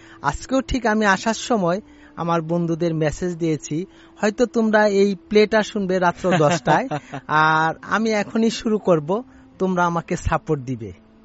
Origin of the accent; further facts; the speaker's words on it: Savar, Dhaka Division, Bangladesh; ঢাকা সাভার থেকে আসছি।